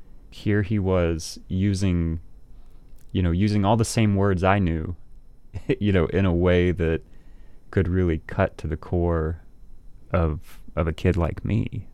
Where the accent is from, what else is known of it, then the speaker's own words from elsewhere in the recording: South Carolina, United States; a lot earlier than I learned as a kid growing up in South Carolina